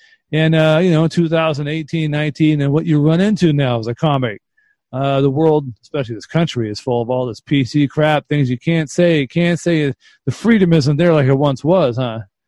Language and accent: English; San Francisco, California, United States; Oh, yeah. Excuse me. I'm from San Francisco.